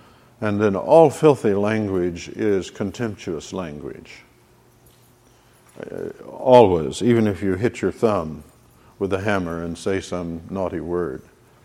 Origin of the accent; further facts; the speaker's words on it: Midwest, United States; Like where I was raised in the Midwest, women could wear the most garish jewelry imaginable and be holy